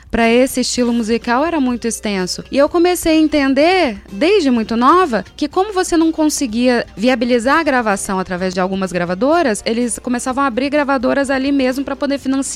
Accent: Vitória, Espírito Santo, Brazil; moved away as an adult; eu saí de Vitória, vim pra cá fazer uma pós em produção cultural.

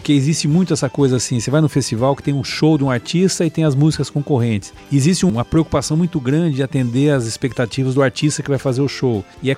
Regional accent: Avaré, São Paulo, Brazil; Um era de criar um evento importante em Avaré, que era minha cidade natal

